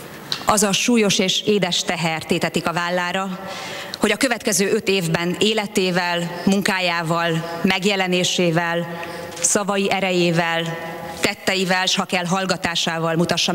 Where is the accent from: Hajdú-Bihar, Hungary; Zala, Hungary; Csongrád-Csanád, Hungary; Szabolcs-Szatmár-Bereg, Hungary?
Csongrád-Csanád, Hungary; Szeged; moved away as an adult; now in Budapest, Hungary; Szegedi vagyok, akkor is a 18 éves korom óta a 11. kerületben élek.